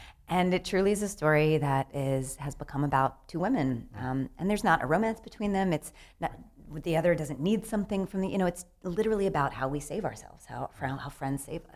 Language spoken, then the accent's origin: English; Georgia, United States; I grew up in right outside of Atlanta, Georgia. Not the biggest theater town in the world